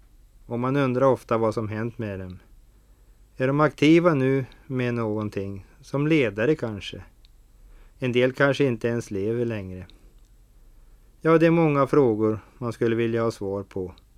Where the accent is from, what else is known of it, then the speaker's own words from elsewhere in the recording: Härnösand, Västernorrland County, Sweden; now in Mantorp, Sweden; Jag är en norrlänning från Härnösand som numera bor i Mantorp och det ligger mellan Linköping och Mjölby.